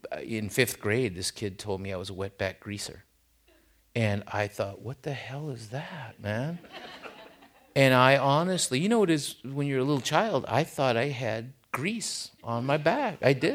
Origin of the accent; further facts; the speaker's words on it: Tijuana, Baja California, Mexico; accent: Tijuana; first language es; English is a second language; moved away; also born or lived in San Diego; I was born in Tijuana. Spanish was my first language. I grew up in the barrio. I had a strong Tijuana accent when I spoke English. And I didn't know anything was weird until I moved to a little white suburb, Claremont, San Diego.